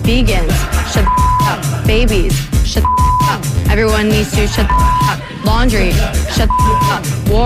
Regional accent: Canada; Neither do I. I'm literally Canadian, so.

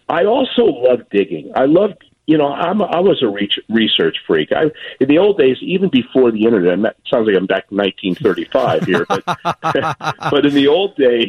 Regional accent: Miami, Florida, United States; I said, well, I'm from Miami originally, so I know a lot of Cubans.

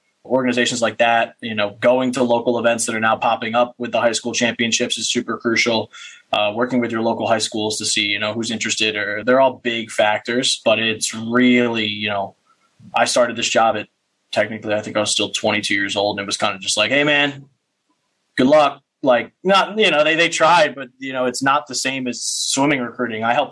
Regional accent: Paulsboro, New Jersey, United States; You know, I'm from Paulsboro, New Jersey. So, I mean, not the best area, right? I went to a private high school instead of Paulsboro High School.

